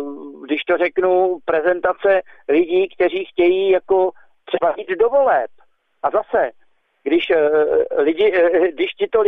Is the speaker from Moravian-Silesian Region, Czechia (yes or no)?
no; Prague, Czechia; born there; Jako já měl to štěstí třeba, že jsem se narodil na Žižkově